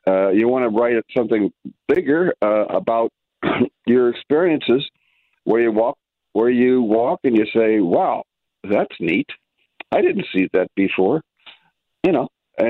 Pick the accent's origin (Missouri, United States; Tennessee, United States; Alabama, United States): Missouri, United States; St. Louis; moved away as an adult; also born or lived in Pennsylvania; Well, actually, I grew up in St. Louis. I moved to Pennsylvania when I was 24 to take a newspaper job. Stayed there for 16 years